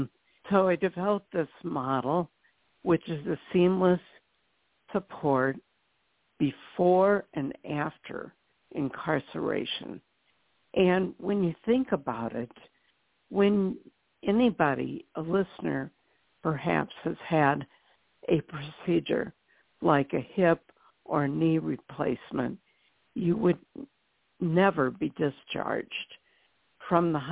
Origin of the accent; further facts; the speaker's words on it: St. Louis, Missouri, United States; my husband's work took our family of six to my hometown, which is St. Louis, Missouri.